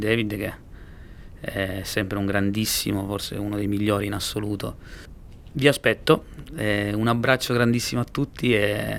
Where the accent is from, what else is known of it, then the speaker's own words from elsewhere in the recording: Sicily, Italy; per me che sono siciliano